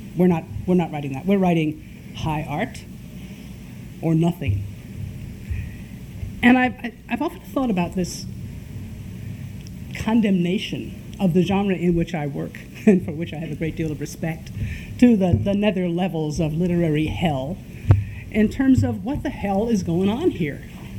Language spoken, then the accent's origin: English; New Mexico, United States; You have to understand, I come from New Mexico